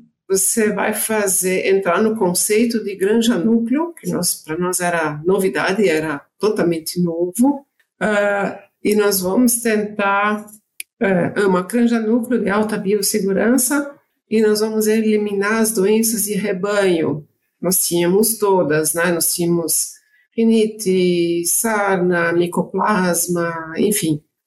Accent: São Paulo, Brazil; E eu sou de São Paulo, nascida e crescida lá, estudei lá.

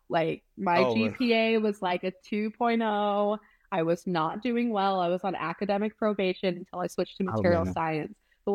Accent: Idaho, United States; seeing that I grew up in Idaho and they're all in Idaho as well

